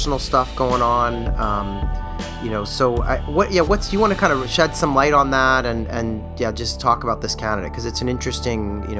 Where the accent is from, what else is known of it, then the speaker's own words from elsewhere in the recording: Philadelphia, Pennsylvania, United States; I'm from Philly